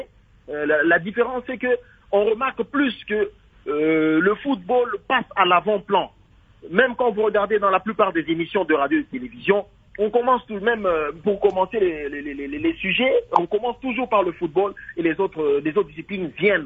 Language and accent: French; DR Congo; chez nous en République démocratique du Congo